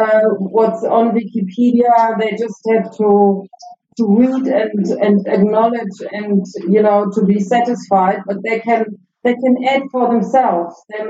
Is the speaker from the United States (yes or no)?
no; Germany; now in Johannesburg, South Africa; I'm actually from Germany, and I've been living here in Johannesburg for the last 3.5 years, and my time here in South Africa is actually coming to a close.